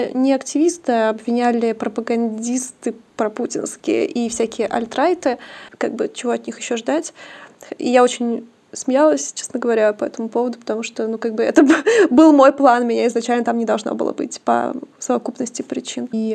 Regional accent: Omsk, Omsk Oblast, Russia; Я просто тоже из Омска.

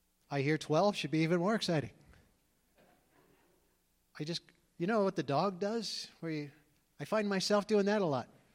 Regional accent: New York, United States; born there; it was the hospital I was born in New York.

